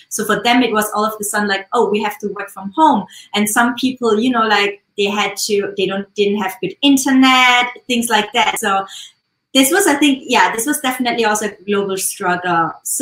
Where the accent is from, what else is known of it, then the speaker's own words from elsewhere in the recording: Austria; I think also because I'm from Austria and we used to just, you know, get our meat or bacon from the farmer fresh.